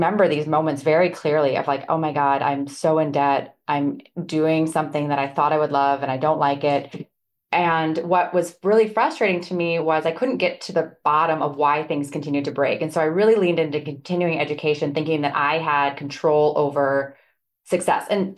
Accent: Midwest, United States; I graduated from Marquette Dental School. I'm from the Midwest.

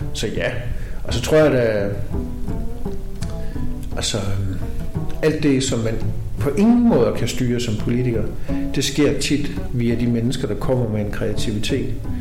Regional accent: Langeland, Region of Southern Denmark, Denmark; now in Svendborg, Denmark; jeg voksede op på Langeland, og så skulle jeg ligesom alle andre på ungdomsuddannelse i Svendborg. Og så, ja, så flyttede jeg faktisk alene på et kollegieværelse som 17 år.

